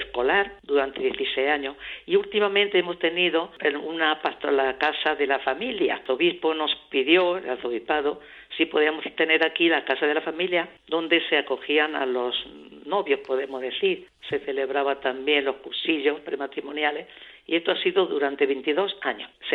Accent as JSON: {"language": "Spanish", "town": "Huéscar", "region": "Andalusia", "country": "Spain", "said": "nosotros teníamos en la casa de Huéscar, que es donde yo soy de Huéscar, de aquí de la provincia"}